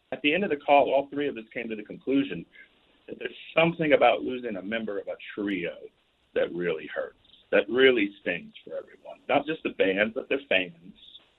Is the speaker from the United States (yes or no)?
yes; Tampa, Florida, United States; I'm a producer from Tampa